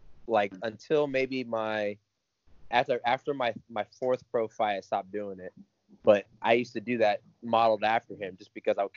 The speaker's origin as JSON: {"language": "English", "town": "Parrish", "region": "Florida", "country": "United States", "tie": "born or raised there", "said": "Yeah, so I was born down in Manatee County in Parrish, Florida. It's like a small 1 mile town, you know, a 2-lane road and just a bunch of farms and whatnot. And I was going to school up in Tampa"}